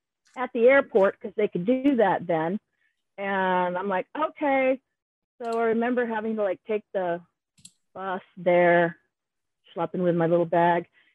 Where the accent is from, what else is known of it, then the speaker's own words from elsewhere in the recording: Seattle, Washington, United States; from Seattle.